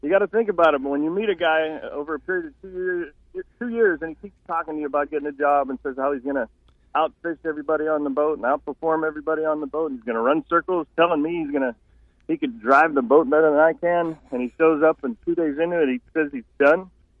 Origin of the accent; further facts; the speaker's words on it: Pennsylvania, United States; I'm an outdoorsman, born and raised in Pennsylvania